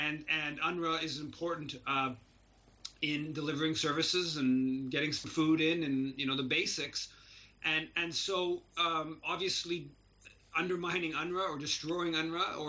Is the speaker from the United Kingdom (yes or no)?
no; Canada; From the standpoint of someone sitting in Canada, though, or the U.S., as a Canadian